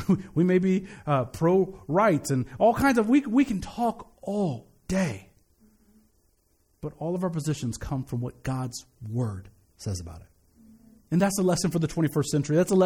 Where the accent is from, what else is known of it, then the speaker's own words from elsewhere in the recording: Kansas City, Missouri, United States; In the church I grew up in growing in Kansas City, it was very, very Democratic.